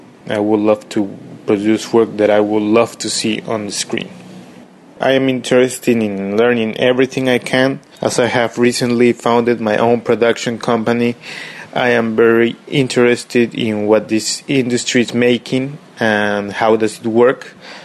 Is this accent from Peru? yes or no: yes; Peru; English is a second language; I come from Peru